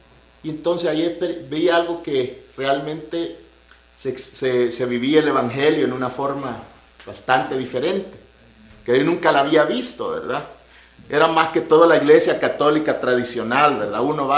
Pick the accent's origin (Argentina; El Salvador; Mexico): El Salvador; tengo 40 años ya, 31 de diciembre cumplo mis 40 años. Este, soy originario de El Salvador. Crecí en una familia donde desde el primer grado lo ponen a uno en un colegio católico de solo varones.